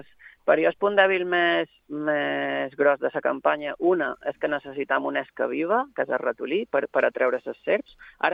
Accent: Ibiza, Balearic Islands, Spain; born there; he nascut a Eivissa

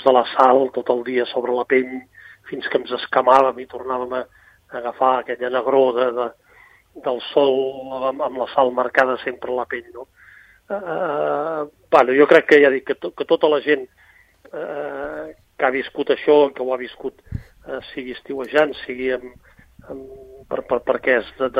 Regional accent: Girona, Catalonia, Spain; jo vinc de la Girona franquista dels anys 60, grisa, negra, fosca

